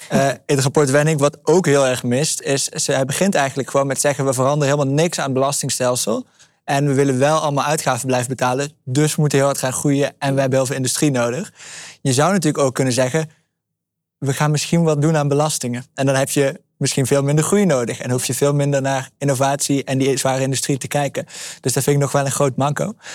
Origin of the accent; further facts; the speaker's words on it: Limburg, Netherlands; Ik ben zelf opgegroeid in Limburg.